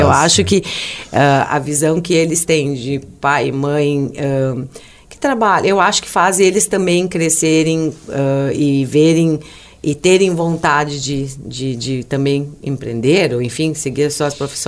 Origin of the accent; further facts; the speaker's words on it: Lajeado, Rio Grande do Sul, Brazil; also born or lived in Arroio do Meio; Eu sou natural de Lajeado. Lajeado mesmo. Mas morei, meu carinho também muito grande é para Arroio do Meio.